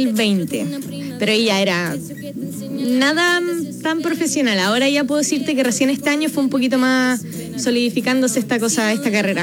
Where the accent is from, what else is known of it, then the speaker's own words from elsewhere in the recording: Chile; tengo 25 años, hago música, soy chilena